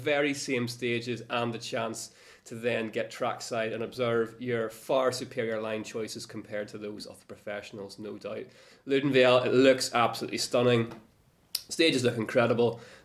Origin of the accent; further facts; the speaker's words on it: Northern Ireland, United Kingdom; I have been home. I was back to County Down to have my accent recharged.